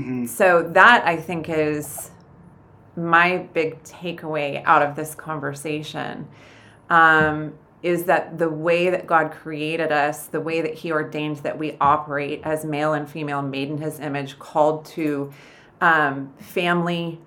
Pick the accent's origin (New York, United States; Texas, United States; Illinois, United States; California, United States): California, United States; Escondido; I grew up in here in Escondido, Ben, and John Frame was our worship leader when I was growing up